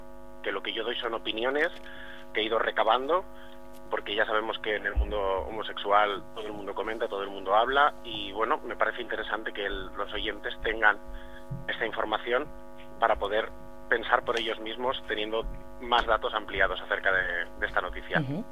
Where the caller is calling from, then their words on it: Balearic Islands, Spain; Soy un oyente de las Islas Baleares